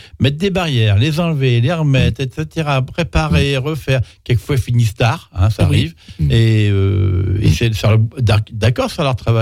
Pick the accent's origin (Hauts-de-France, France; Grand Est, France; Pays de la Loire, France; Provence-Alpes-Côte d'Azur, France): Pays de la Loire, France; Île d'Yeu; il y a chez nous à l'Île-Dieu, on a des gens qui sont pas connus ailleurs, mais que nous on reconnaît chez nous